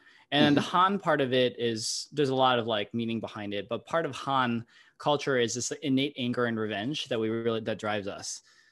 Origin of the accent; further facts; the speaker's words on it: Midwest, United States; So, you know, even though I am a diminutive Asian guy, I am actually from the Midwest, and I love trucks so much.